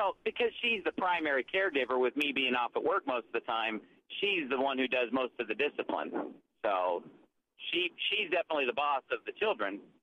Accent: California, United States; now in Arizona, United States; Well, I'm from California. I've only lived in Arizona for the last 7 years. Before that, I lived in California. I was born and raised in California.

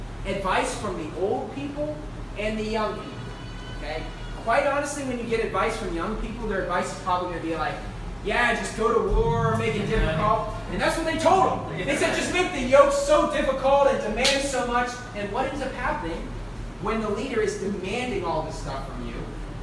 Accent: West Virginia, United States; Well, growing up in West Virginia, a couple times a year, I would basically, my family would go up to visit my grandmother in Centerville or the Cumberland area in Maryland.

